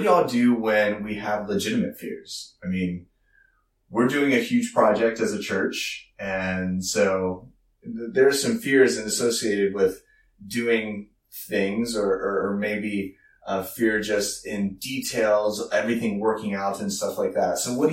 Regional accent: Virginia, United States; But that film was actually filmed near where I grew up in Virginia.

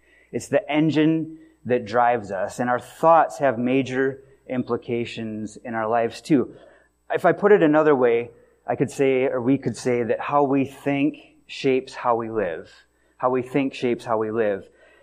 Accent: Wisconsin, United States; I grew up in Wisconsin, and it was a late summer day, nice, warm, beautiful out

